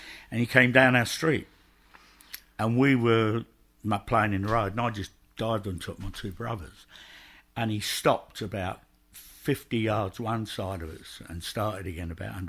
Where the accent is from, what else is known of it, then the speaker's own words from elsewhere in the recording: London, United Kingdom; I grew up in the East End of London. I was born in the East End of London. About 3 years before the Second World War started.